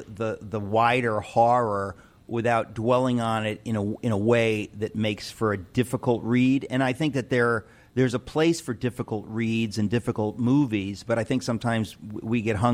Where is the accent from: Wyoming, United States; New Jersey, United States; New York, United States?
New York, United States; So I was raised here in New York to hate communism.